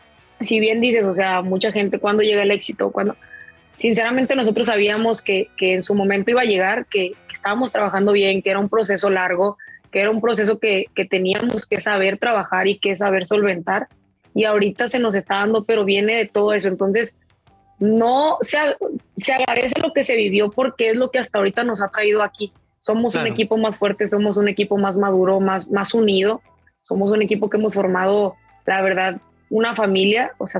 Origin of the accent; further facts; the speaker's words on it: Durango, Mexico; Bueno, soy orgullosamente duranguense, como lo mencionas, mi ciudad natal.